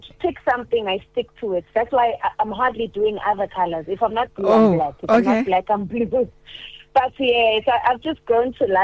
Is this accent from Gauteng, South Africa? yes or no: yes; East Rand, Gauteng, South Africa; is a simple girl born and bred in the East Rand of Thandele Nkulunkulu, born and bred from a Christian family who happened to love music so much.